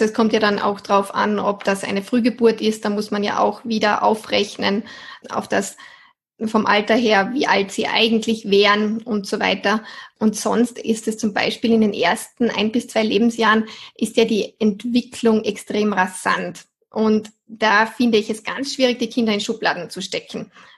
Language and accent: German; Austria; ich komme aus Österreich, bin bald 30 Jahre alt